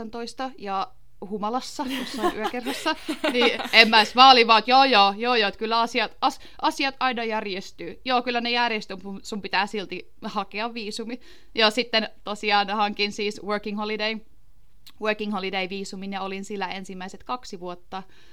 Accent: Tampere, Pirkanmaa, Finland; also born or lived in Lahti; Joo, siis mä oon syntynyt Lahdessa, mutta mä oon asunut pitkään Tampereella. Eli mä sanoisin, että mä oon Tampereelta kotoisin, koska mä kävin vaan Lahden keskussairaalassa syntymässä

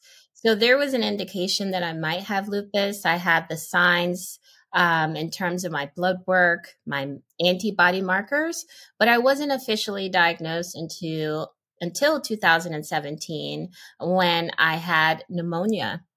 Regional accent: El Paso, Texas, United States; born there; now in New York, United States; It's a little complicated, though, because I was born in El Paso, Texas. I'm a family with the military, so we grew up on the military base. And I live in New York right now

